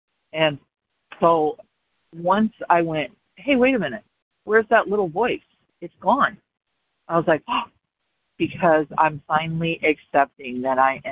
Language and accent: English; Illinois, United States; I'm from Illinois